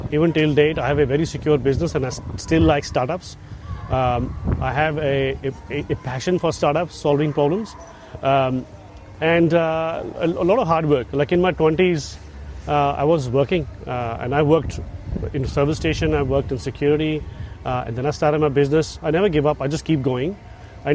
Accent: Baramulla, Jammu and Kashmir, India; born there; ਮੈਂ ਕਸ਼ਮੀਰ ਤੋਂ ਇੱਕ ਬਹੁਤ ਹੀ ਛੋਟੇ ਇਲਾਕਾ ਬਾਰਾਮੂਲਾ ਹੈਗਾ, ਉੱਥੋਂ ਮੇਰੀ ਪੈਦਾਇਸ਼ ਹੋਈ ਦੀ ਹੈ

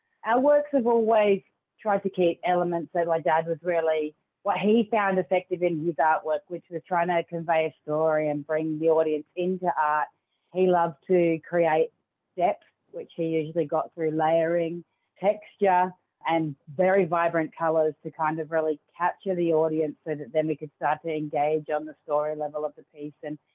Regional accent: Darwin, Northern Territory, Australia; But my dad grew up in Katherine and I grew up on Larrakia land here in Darwin, and that's where I live today.

